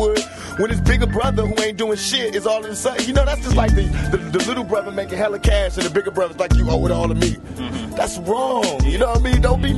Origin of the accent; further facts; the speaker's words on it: East Coast, United States; I'm from the East Coast and I know about that culture